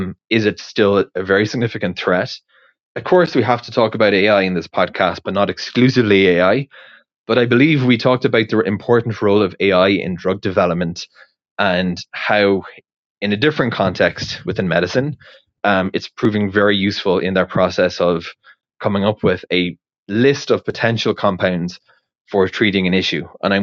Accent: Ireland; as I mentioned, growing up in Ireland

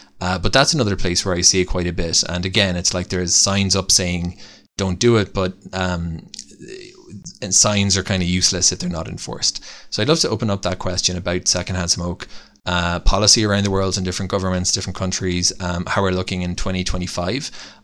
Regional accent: Ireland; because I grew up actually in Ireland.

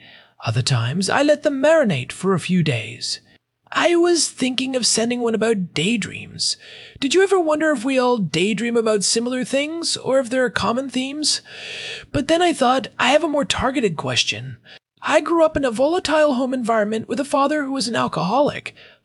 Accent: Ireland; now in Israel; I grew up in Ireland, though I immigrated to Israel 10 years ago.

